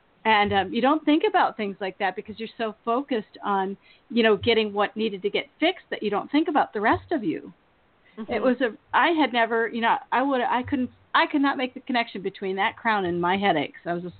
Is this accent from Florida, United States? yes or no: no; California, United States; moved away as an adult; I'm from the Bay Area. I didn't know if you knew that or not, or if I told you.